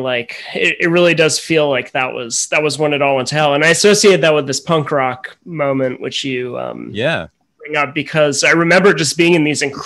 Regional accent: Westchester, New York, United States; I was in Westchester, like in the suburbs outside of New York at that point, but so I was, you know, going into the city on weekends for shows and things like that.

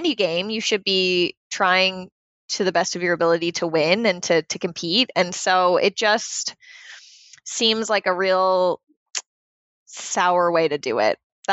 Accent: Canada; now in Halifax, Canada; I'm also a Canadian women's ultimate player, so I play on Salty, based out of Halifax, Nova Scotia.

